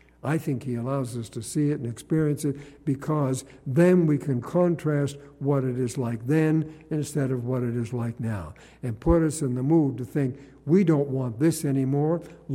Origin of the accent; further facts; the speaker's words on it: Nova Scotia, Canada; Now you know I come from Nova Scotia